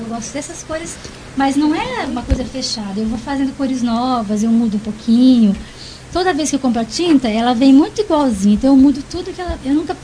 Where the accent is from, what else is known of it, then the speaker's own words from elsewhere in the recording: Mococa, São Paulo, Brazil; como eu sou do interior, né? Eu sou da cidade de Mococa, uma cidade pequenininha, no estado de São Paulo.